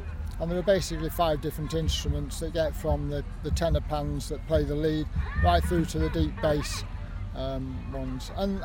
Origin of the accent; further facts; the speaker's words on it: Hazel Grove, North West England, United Kingdom; Hazel Grove in Stockport.